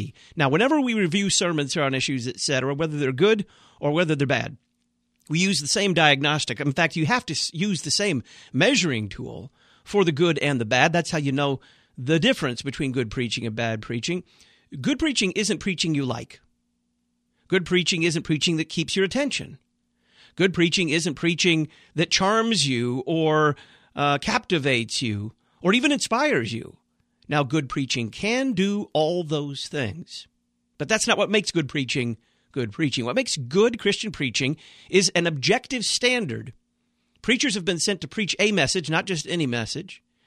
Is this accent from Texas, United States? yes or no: yes; Dallas, Texas, United States; A sermon preached by Pastor … at Our Redeemer Lutheran Church in Dallas, Texas, my hometown.